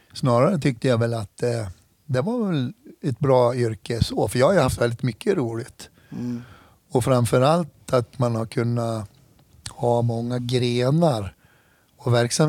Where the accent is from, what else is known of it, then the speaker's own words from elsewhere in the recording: Hedemora, Dalarna County, Sweden; Jag är född och uppvuxen i Hedemora, i södra delen.